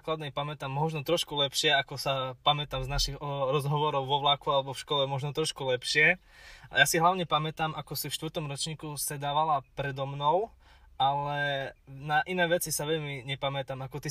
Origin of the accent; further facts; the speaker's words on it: Vranov nad Topľou, Prešov Region, Slovakia; Ja som z Vranova na Topľo a 4 roky som do tejto školy dochádzal vlakom.